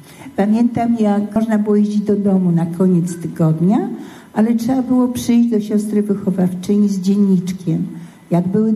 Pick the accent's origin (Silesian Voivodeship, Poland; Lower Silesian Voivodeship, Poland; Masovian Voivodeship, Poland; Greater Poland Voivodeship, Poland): Masovian Voivodeship, Poland; Michalin; złapała dziecko i wyjechała pod Warszawę do Michalina i dlatego ja tam spędziłam dzieciństwo.